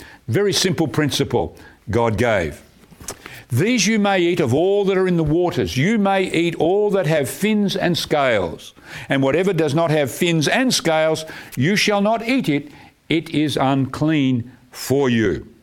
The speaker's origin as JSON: {"language": "English", "town": "Perth", "region": "Western Australia", "country": "Australia", "tie": "born or raised there", "said": "I remember when I was a kid, we grew up in Perth in Western Australia."}